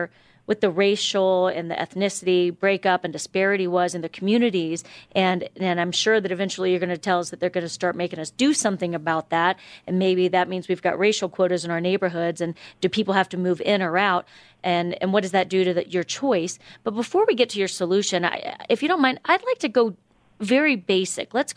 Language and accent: English; Florida, United States; I'm from Florida, of course.